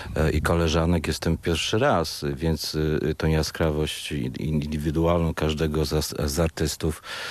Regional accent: Dobre, Kuyavian-Pomeranian Voivodeship, Poland; Urodziłem się w Dobrem koło Radziejowa Kujawskiego, a to jest całkiem niedaleko stąd. Ale to są Kujawy.

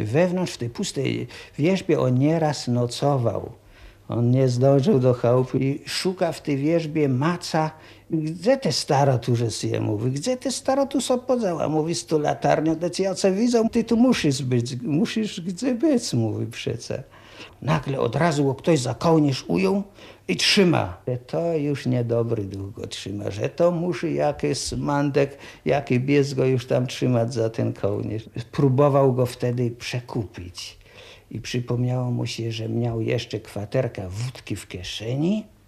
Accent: Karsin, Pomeranian Voivodeship, Poland; U nas w Karsynie to powstała pierwsza kapela kaszubska.

